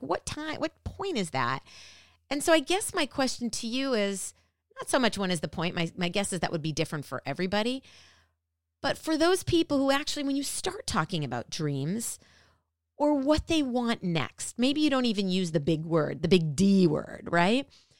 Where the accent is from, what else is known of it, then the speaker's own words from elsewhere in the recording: Minnesota, United States; I grew up in the Midwest. And I grew up in Minnesota.